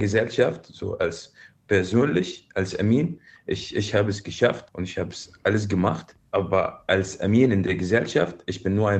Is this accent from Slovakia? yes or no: no; Syria; German is a second language; now in Germany; Ich komme aus Syrien, wir haben einen Krieg.